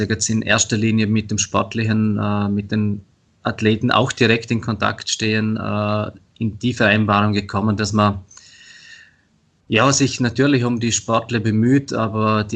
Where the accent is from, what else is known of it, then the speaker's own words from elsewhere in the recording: Vorarlberg, Austria; Ja, also bei uns in Vorarlberg ist es zum Beispiel ganz anders wie in Tirol.